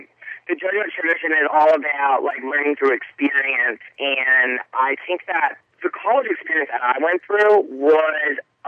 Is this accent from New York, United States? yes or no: no; Naples, Florida, United States; this was the first opportunity that I was able to sit in what was closest to my hometown in Naples, Florida